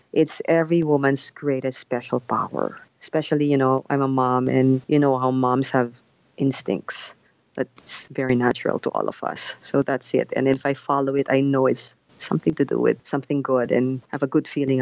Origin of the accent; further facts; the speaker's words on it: Philippines; I'm a Filipino, and I'm very much, I've worked all my life in the Philippines